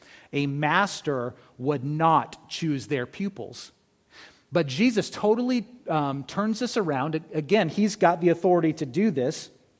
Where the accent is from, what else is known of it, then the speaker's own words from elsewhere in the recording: California, United States; I grew up in California. It is especially a culture shock to me now when I go down to California